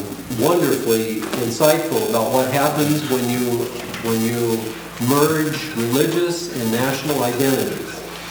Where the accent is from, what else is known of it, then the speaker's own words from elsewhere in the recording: United States; for me to say I'm an American and I'm a Lutheran